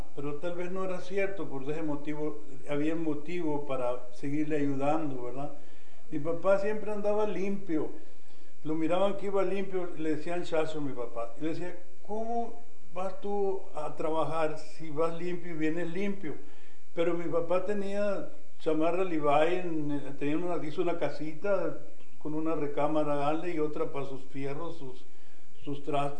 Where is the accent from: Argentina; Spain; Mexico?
Mexico; San Pedro de la Cueva, Sonora; born there; Nací en San Pedro de la Cueva, Sonora, el año 1-21-36. Actualmente tengo cumplido 70 años.